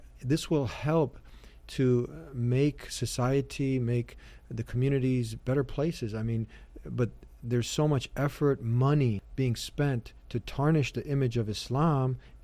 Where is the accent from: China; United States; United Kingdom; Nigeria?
United States; I'm an American, Bosnian background